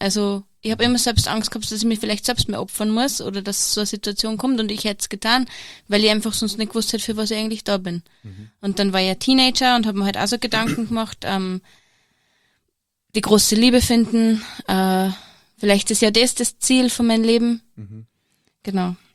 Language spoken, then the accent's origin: German; Steyr, Upper Austria, Austria; Ja, also ich bin verheiratet, ich habe 2 kleine Kinder, ich bin Zahnärztin und ich komme aus Steyr.